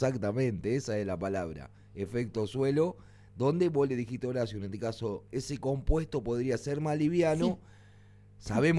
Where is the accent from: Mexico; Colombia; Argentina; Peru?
Argentina; nosotros somos de Argentina.